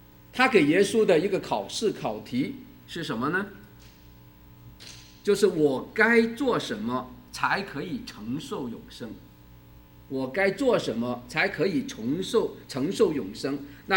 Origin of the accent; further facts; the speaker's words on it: China; 我们中国人呢，看看你不认识。